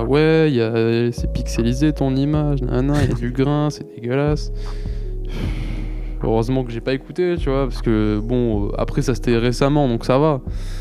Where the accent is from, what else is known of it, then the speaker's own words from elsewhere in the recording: Nîmes, Occitanie, France; Parce que moi, bah nous on est de Nîmes, hein, et à Nîmes, bon, c'est mort, y a pas grand monde.